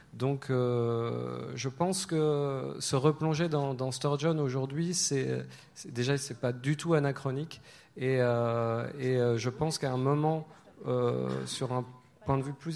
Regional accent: Metz, Grand Est, France; parce que j'ai grandi à Metz où il y a eu ce festival.

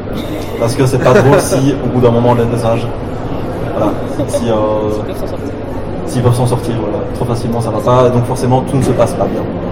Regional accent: Belgium; Il y a toujours un petit truc qui fait qu'en fait on est belge et qu'on n'est pas autre chose.

